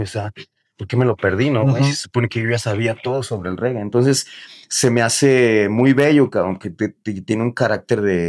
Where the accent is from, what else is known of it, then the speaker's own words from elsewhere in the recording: San Luis Potosí, Mexico; born there; Yo nací en San Luis Potosí, en la capital de San Luis Potosí.